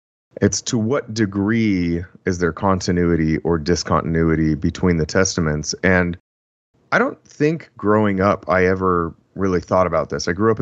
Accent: California, United States; So I'm from Southern California

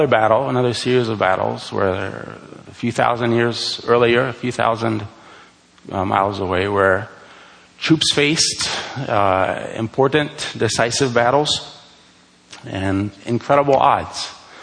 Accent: France; Most of you know that I grew up in France, where my parents are missionaries.

